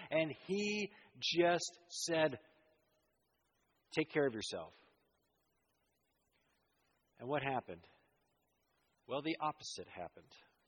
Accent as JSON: {"language": "English", "country": "United States", "said": "I'm an American citizen."}